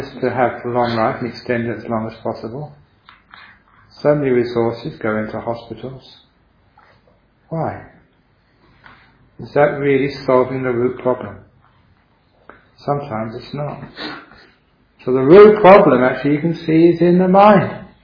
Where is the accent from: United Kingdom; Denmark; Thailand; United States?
Thailand; English is a second language; the societies which I grew up with in Thailand